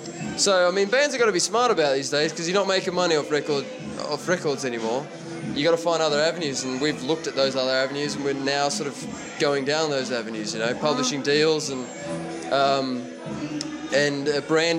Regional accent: Australia; I'm from Oz.

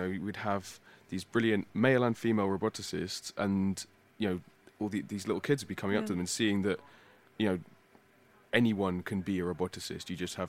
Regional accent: London, United Kingdom; also born or lived in Nottingham; I grew up in London, down in Brixton, and coming back from Nottingham after my PhD was just absolutely blissful.

